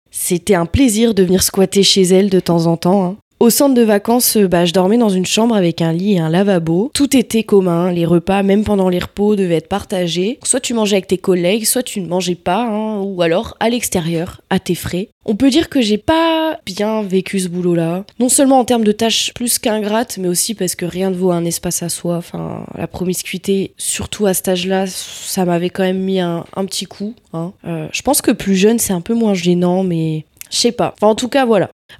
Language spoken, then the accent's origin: French; Grand Est, France; Alors on vient de Champagne-Ardenne, Lorraine.